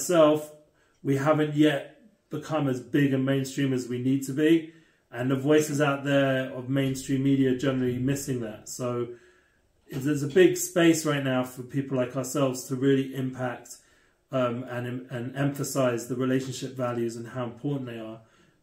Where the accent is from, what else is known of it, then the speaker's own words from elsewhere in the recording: England, United Kingdom; I'm coming from England, a bit more like cold-hearted